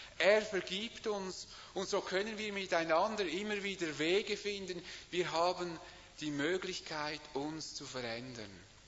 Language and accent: German; Switzerland; Ich denke vor allem auch wir als Schweizer.